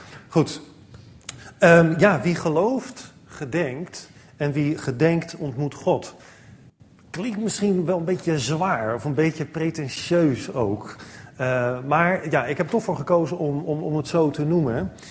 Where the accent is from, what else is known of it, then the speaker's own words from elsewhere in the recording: Alphen aan de Rijn, South Holland, Netherlands; Ik kom uit het verre Nieuwkoop. Ja, geestelijk gezien misschien wel. Maar lichamelijk kom ik gewoon uit Alphen aan de Rijn. Dus ik woon hier echt niet ver vandaan, een paar honderd meter of zo.